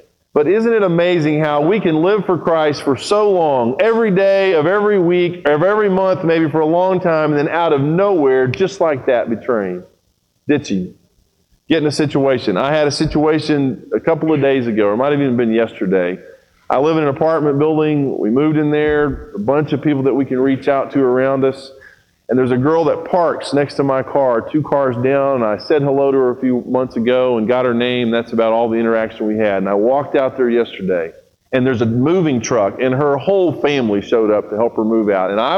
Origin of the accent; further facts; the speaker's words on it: Brazil; And where I grew up in Brazil